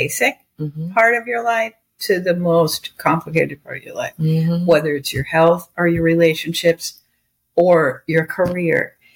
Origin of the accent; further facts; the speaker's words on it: United States; that group of people, all women, from all over the world, I was the only American.